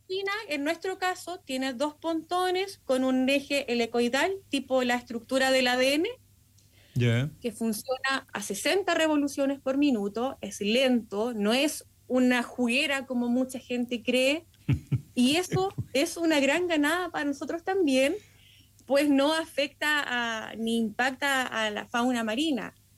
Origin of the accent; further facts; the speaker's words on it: Patagonia, Chile; como yo creo que como todo chileno y patagón, tenemos un cierto temor